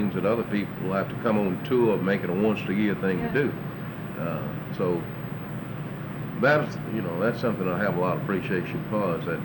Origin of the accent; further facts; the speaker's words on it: Texas, United States; because I grew up over in the Fair Park, and these places were just like I used to play in them.